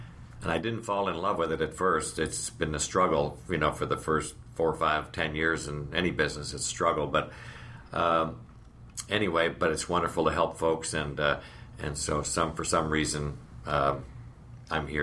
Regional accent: Toledo, Ohio, United States; born there; I was born in Toledo, Ohio, and I started my career in retailing with Macy's

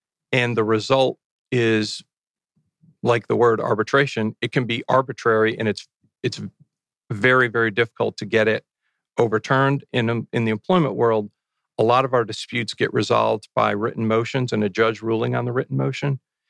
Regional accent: Scranton, Pennsylvania, United States; Scranton Dodge, Scranton was my hometown.

